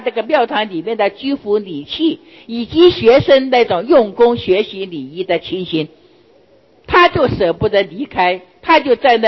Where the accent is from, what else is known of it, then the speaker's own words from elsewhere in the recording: China; 我们中国出来这么一个伟大的圣人，伟大的学者，那也是我们中国人的光荣。